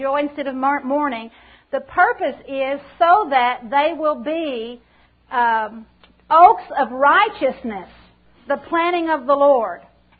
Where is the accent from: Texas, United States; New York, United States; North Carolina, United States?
Texas, United States; I grew up in South Texas with these big black hard dirt clods.